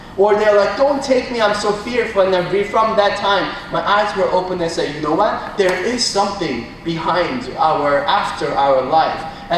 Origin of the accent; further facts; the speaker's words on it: Hayward, California, United States; I grew up in Hayward, and I was like, all my friends were Africans, and I was like, I want to be African. God, why should you make me Korean?